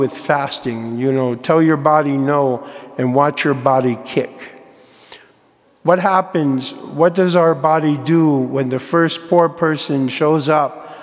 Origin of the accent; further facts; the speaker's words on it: Fort Collins, Colorado, United States; Because we're from Fort Collins, and so we know the racket that they have.